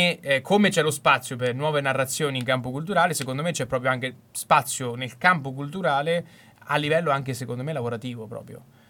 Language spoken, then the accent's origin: Italian; Tolentino, Marche, Italy; E noi veniamo da Tolentino, quindi possiamo confermarlo